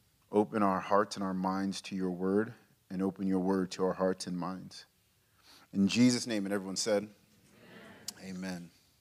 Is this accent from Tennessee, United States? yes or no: yes; Memphis, Tennessee, United States; when I tell people like, yeah, I'm from Memphis, they're like, oh, you're in the heart of the mission field, aren't you?